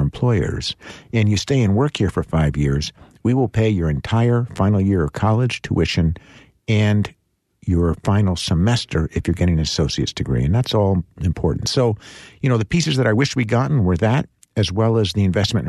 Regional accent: Vermont, United States; Now, that wasn't true when I was a kid growing up in Vermont.

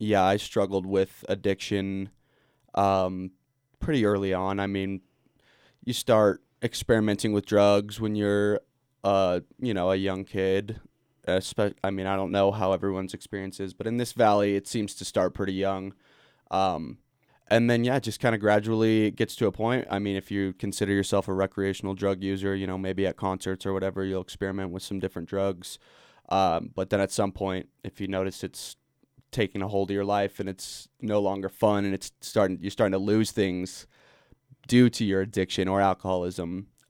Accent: Glenwood Springs, Colorado, United States; Yeah, I was born and raised in Glenwood Springs. Went to school at Yampa Mountain High School, graduated in 2012.

